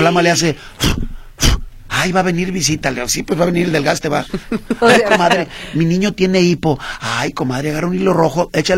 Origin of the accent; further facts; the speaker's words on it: Guadalajara, Jalisco, Mexico; Soy de Guadalajara.